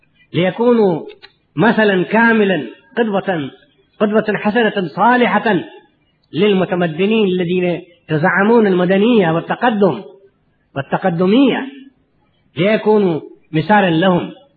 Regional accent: India; أنا ولو ولدت في الهند، ولو نشأت في الهند، وكلما تعلمته في المؤسسات الهندية في ندوة العلماء وفي جامعة لكنو وفي ديوبند، ولكنني أنا أحمل في عروقي، وأحمد الله على ذلك، أحمل في عروقي الدم العربي

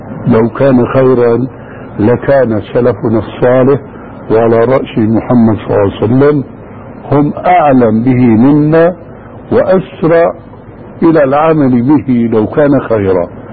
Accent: Syria

